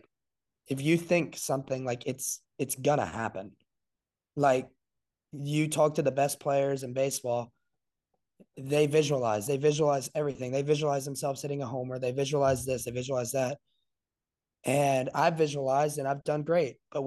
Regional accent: the South, United States; For me, it was more so like, I'm from the South. Arizona State was a complete culture shock.

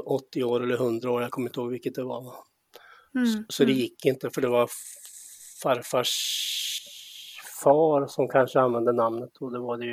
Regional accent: Östergötland, Sweden; jag är östgöte här från slätten. Med spår av smålänningar och valloner och adel, om vi ska ta den släktforskningsdelen då. Ja. Övrigt så är jag ju en nyligen pensionerad man i 69

